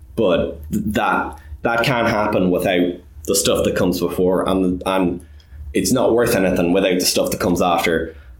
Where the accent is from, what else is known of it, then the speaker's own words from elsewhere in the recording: Dublin, Leinster, Ireland; I'm a filmmaker from Dublin, born and raised.